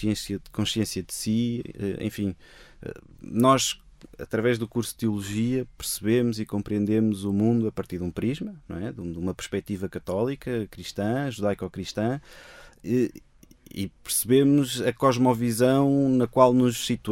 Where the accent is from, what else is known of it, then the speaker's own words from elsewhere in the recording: Lisbon, Portugal; eu cresci ali no Calheiris de Benfica, numa paróquia de franciscanos capuchinhos